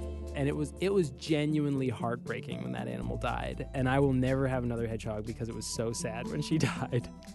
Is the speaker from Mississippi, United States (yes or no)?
no; Gilmanton Iron Works, New Hampshire, United States; Okay, so I am from Gilmanton Iron Works, New Hampshire. I went to the Gilmanton School, which goes, it's K-8.